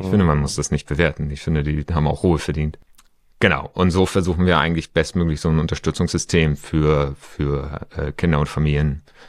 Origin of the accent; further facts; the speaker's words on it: Schleswig-Holstein, Germany; weil Schleswig-Flensburg meine alte Heimat sozusagen für uns dann auch nahe lag